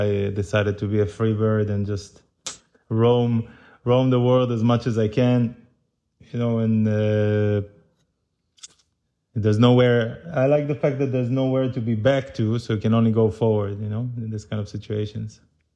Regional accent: Tel Aviv District, Israel; It wasn't a suburb, it was a real city and it was actually, it created a lot of very good musical, like all this area, which is literally maybe 7 or 8 kilometers from Tel Aviv

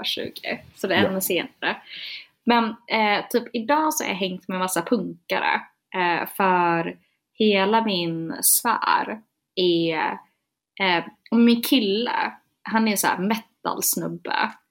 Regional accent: Gothenburg, Västra Götaland County, Sweden; born there; Alltså jag är född på BB i Göteborg.

